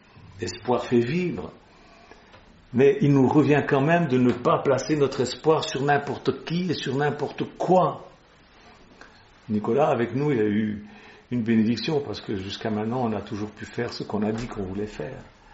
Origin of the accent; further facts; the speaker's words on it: Switzerland; Moi, je suis suisse, je vote pas.